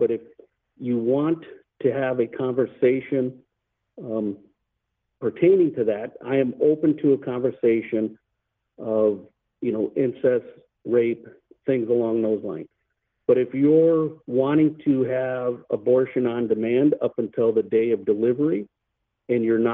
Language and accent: English; Wisconsin, United States; I grew up here in Portage County. I actually live in the home that I was raised in.